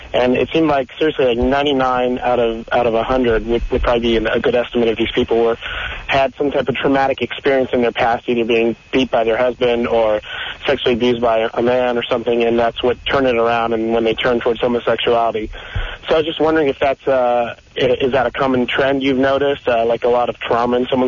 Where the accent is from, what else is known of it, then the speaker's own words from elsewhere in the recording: West Coast, United States; I'm just from the West Coast and being in the Bay Area.